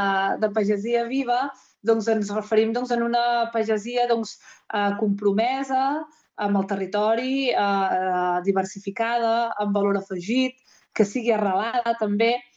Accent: Solsona, Catalonia, Spain; jo sóc de Solsona i bé, com molta de la gent doncs, vaig anar durant una època a estudiar fora, en concret a Girona, però al cap de poc doncs, vaig tornar a Solsona.

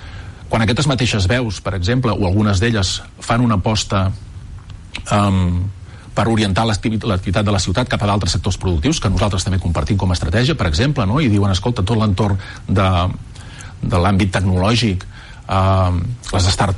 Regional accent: Tarragona, Catalonia, Spain; now in Barcelona, Spain; Jo sóc de Tarragona, però des de que treballo a la Generalitat visc a Barcelona

